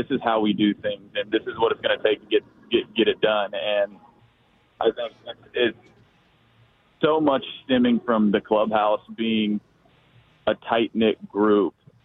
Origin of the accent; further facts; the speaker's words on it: Kansas, United States; It was, like, I'm from Kansas